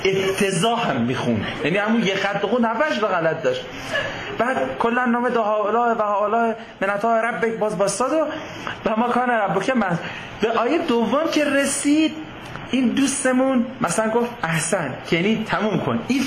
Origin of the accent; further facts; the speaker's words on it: Tehran, Tehran Province, Iran; بهش گفتیم بچه تهرانم